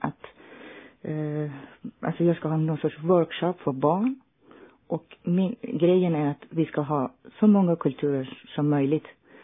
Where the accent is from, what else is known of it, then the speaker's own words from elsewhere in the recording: Iran; Ja, jag har eftersom jag är från södra Iran och uppvuxen vid havet och så har jag en nära relation till naturen och båtar.